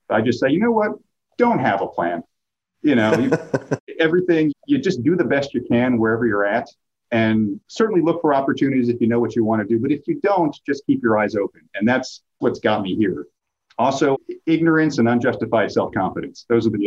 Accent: New Jersey, United States; moved away as an adult; I'm originally from New Jersey, moved down here to go to law school at Baylor in 2003.

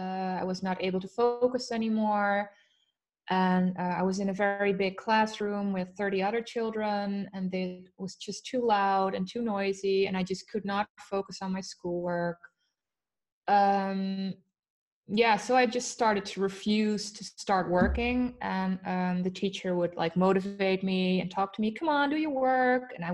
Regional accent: Netherlands; I'm from the Netherlands. I am 30 years old.

